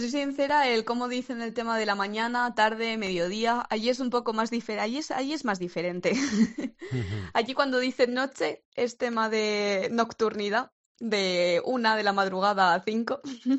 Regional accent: Albatera, Valencian Community, Spain; Yo soy de Alicante, De un pueblecito que se llama Albatera en la Vega Baja.

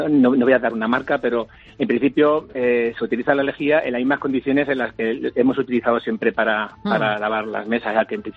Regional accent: Germany; quizás porque me crié en Alemania y allí lo viví

